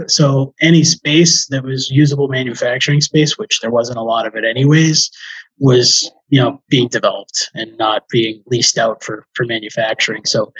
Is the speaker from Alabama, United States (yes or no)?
no; Marshfield, Massachusetts, United States; now in Weymouth, United States; Yeah, I grew up on the South Shore, Marshfield, so a little bit south of Quincy. Still have family down there. Right now, my wife and I and our kids live in Weymouth.